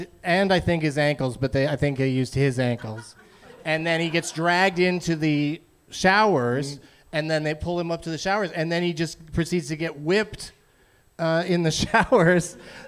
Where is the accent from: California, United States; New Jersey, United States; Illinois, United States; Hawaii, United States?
California, United States; San Diego; I grew up in San Diego, moved to L.A., out of junior college, and did like about a year or two of extra work